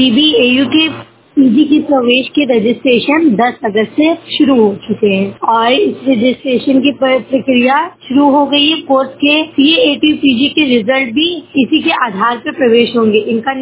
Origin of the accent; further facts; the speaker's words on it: Lucknow, Uttar Pradesh, India; मैं लखनऊ से हूँ